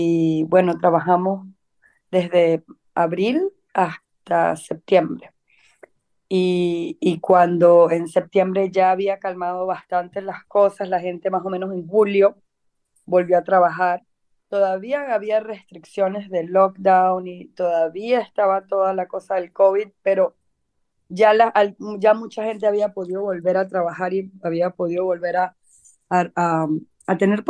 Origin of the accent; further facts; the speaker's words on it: Venezuela; also born or lived in India; yo soy venezolana, de trabajo social en Venezuela